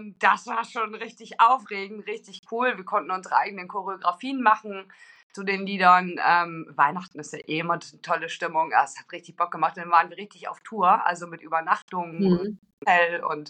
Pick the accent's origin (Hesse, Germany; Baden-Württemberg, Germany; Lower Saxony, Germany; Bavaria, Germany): Lower Saxony, Germany; Oldenburg; born there; Ich bin in Oldenburg geboren und wohne auch immer noch in Oldenburg.